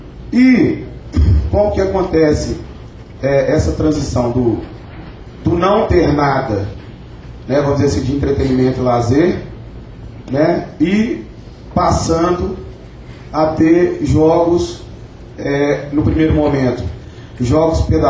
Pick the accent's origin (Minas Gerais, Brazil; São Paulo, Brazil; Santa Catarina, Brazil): Minas Gerais, Brazil; Belo Horizonte; Olha, gente, eu sou lá de Belo Horizonte, tá?